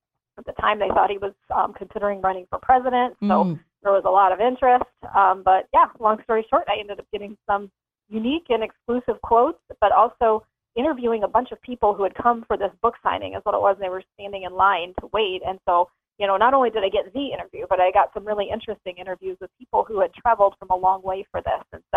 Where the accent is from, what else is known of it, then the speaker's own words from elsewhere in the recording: Ohio, United States; So I grew up in a suburb of Cleveland, Ohio, and from there decided at an early age in high school